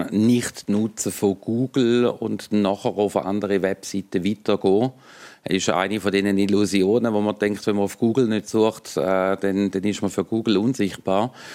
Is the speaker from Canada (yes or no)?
no; Switzerland; bei uns in der Schweiz